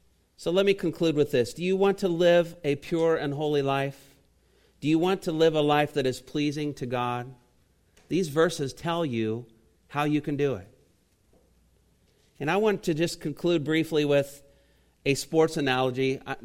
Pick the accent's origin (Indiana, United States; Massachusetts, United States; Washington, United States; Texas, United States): Indiana, United States; And I grew up in Indiana.